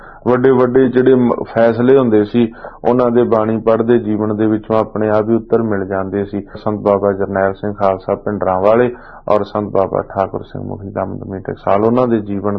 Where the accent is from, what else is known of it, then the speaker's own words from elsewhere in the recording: Kot Fateh, Punjab, India; ਸਾਡੇ ਪਿੰਡ ਕੋਟ ਫਤਿਹ ਜ਼ਿਲ੍ਹਾ 'ਚ ਸਮਾਗਮ ਸੀਗੇ ਜ਼ਿਲ੍ਹਾ ਬਠਿੰਡਾ 'ਚ